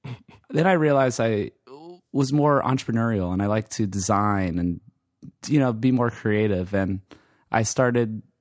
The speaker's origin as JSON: {"language": "English", "region": "Hawaii", "country": "United States", "tie": "born or raised there", "lives_now": "Los Angeles, United States", "said": "Yeah, sure. I grew up in Hawaii, so that was interesting."}